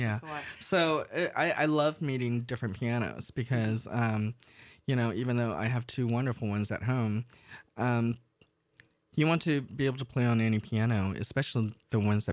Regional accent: Taiwan; I grew up in Taiwan playing a Royal Upright from England.

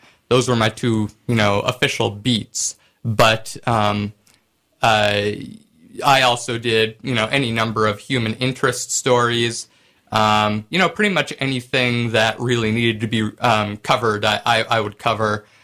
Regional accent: Libby, Montana, United States; I did a couple of pieces for the local paper growing up in Libby, Montana.

